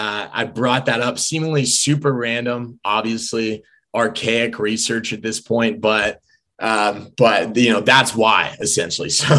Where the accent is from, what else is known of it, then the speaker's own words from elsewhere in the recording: California, United States; But I grew up in Southern California. There's not a lot of bugs.